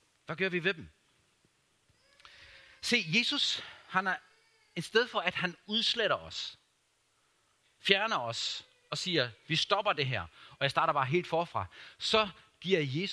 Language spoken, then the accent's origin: Danish; Germany; jeg voksede op i Tyskland